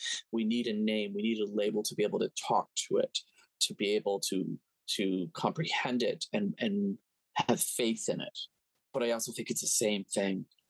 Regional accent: the South, United States; It was hard growing up in the South because I was a skinny white gay boy.

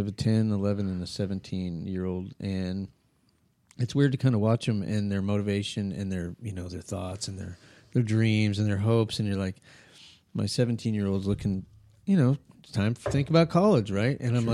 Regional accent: Albuquerque, New Mexico, United States; I grew up in Albuquerque.

